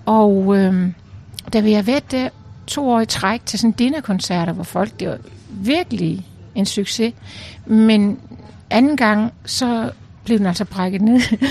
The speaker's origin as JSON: {"language": "Danish", "region": "Region of Southern Denmark", "country": "Denmark", "accent": "Funen", "said": "bortset fra mit fynske jo, så kommer jeg mere fra Nordsjælland af, hvor min første mand boede, vi boede."}